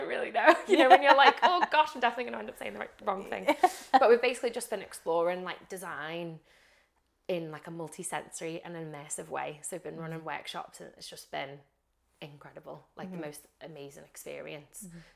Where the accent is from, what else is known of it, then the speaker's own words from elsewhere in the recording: Liverpool, North West England, United Kingdom; we're from Liverpool, living in like Terrace House.